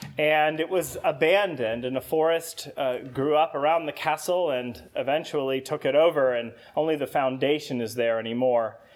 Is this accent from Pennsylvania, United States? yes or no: yes; Zelienople, Pennsylvania, United States; So I grew up near Zillionople, and that's a small town in western Pennsylvania, about a half hour from here.